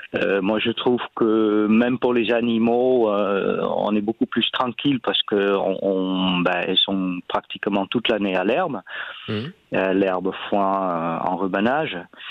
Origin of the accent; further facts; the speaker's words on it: Netherlands; French is a second language; moved away as an adult; now in France; Et comme chez nous aux Pays-Bas, bon, les terrains sont très chers.